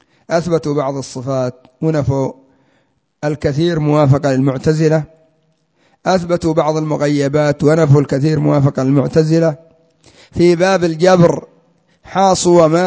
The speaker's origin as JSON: {"language": "Arabic", "country": "Yemen", "said": "عندنا في اليمن المخنيس اللوطي في الغالب، ولذلك الناس يستنكرون هذه الكلمة."}